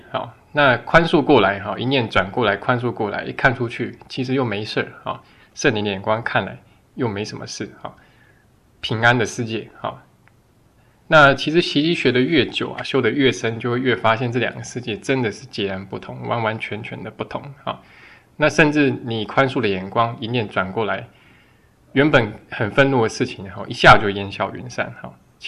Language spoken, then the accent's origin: Chinese; China; 用我们中国人的成语来说